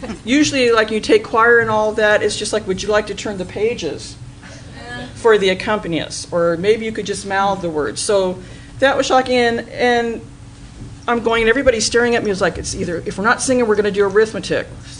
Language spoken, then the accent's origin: English; San Diego, California, United States; And I grew up in San Diego. There wasn't even a flag there. You'd think of all places, San Diego. Big military town, there'd be that.